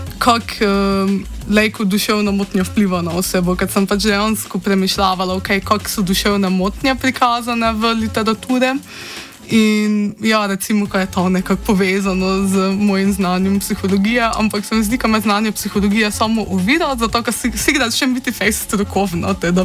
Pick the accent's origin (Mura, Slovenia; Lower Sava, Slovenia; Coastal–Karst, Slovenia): Mura, Slovenia; accent: Prekmurje dialect; ko sem pač šla živeti inon, kak v Prekmurje, se mi zdi, ko sem malo zgubila tej besed in se mi zdi, ko prek toga pisanja ide nazaj k tomu mojo mi narečje